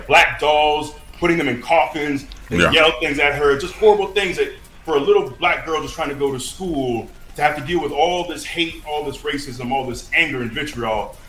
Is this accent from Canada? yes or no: no; Florida, United States; you know, I'm from Florida, you're around a lot of black people, you go to Iowa